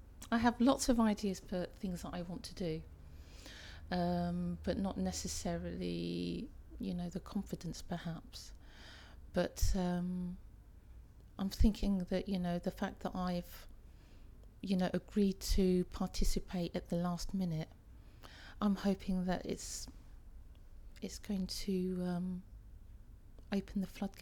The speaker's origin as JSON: {"language": "English", "town": "Wembley", "region": "London", "country": "United Kingdom", "said": "I'm 43 years old and I'm from Wembley in Middlesex."}